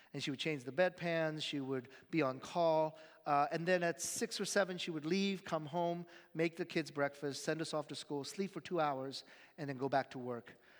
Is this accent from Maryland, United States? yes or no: yes; Baltimore, Maryland, United States; also born or lived in Korea; I was born in Korea, but moved to the United States. And when we moved to the United States, I ended up living in Maryland, but in a kind of a rough neighborhood in Baltimore